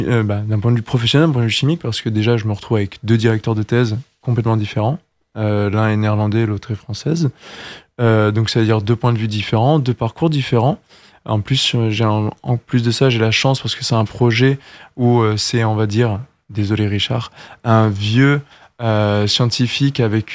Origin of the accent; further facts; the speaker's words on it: France; accent: French; Ils m'ont vu arriver avec mon petit accent français.